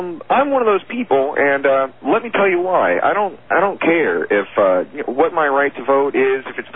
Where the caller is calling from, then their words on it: Atlanta, Georgia, United States; Hi, George. How you doing? … from Atlanta.